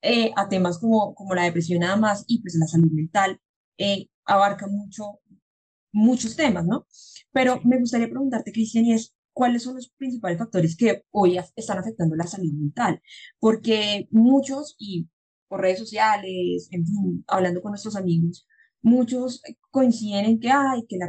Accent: Colombia; nosotros tenemos como colombianos, ¿no?

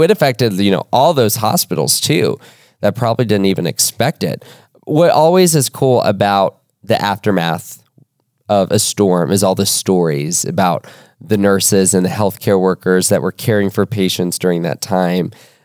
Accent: Florida, United States; like I remember growing up in Florida

